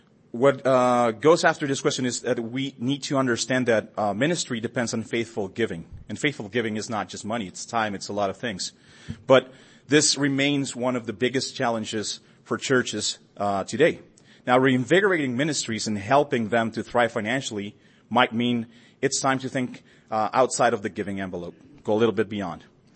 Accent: Chihuahua, Mexico; now in Bogota, Colombia; I'm originally from Mexico. I grew up, I was raised in the border between Mexico and Texas in Chihuahua. I know that I have other Chihuahua natives around the house. And right now I live in Bogota, Colombia.

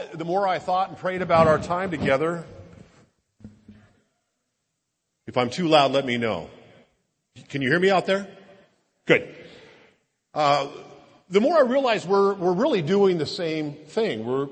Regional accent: California, United States; I went to school at a little place up the road called LSU. And although I grew up in California, so this is a homecoming

